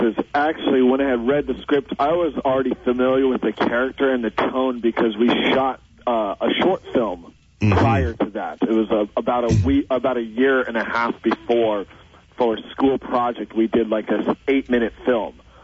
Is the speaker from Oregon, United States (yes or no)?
yes; Oregon, United States; I grew up in Oregon